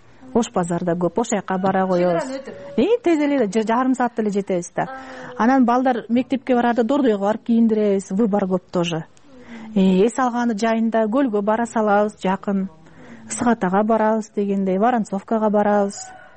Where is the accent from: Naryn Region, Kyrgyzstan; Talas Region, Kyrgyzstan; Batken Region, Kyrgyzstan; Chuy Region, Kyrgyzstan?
Chuy Region, Kyrgyzstan; Kant; now in Kazakhstan; Менин папам казак, мамам кыргыз, кегетеликтен кегетелик. Өзүм кантта туулуп өскөн.